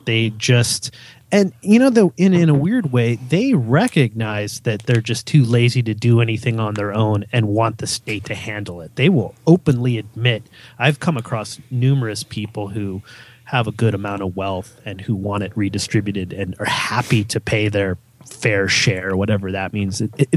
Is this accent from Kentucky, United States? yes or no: no; San Jose, California, United States; I am actually from California, San Jose, California.